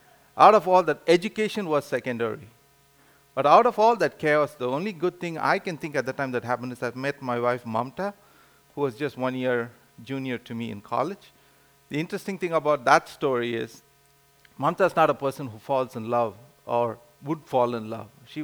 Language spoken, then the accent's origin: English; Pondicherry, Puducherry, India; We moved back to Pondicherry, which is my hometown.